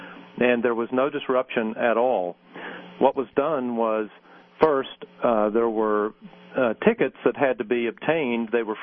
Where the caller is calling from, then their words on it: West Virginia, United States; Yes, Stephanie, I'm calling from West Virginia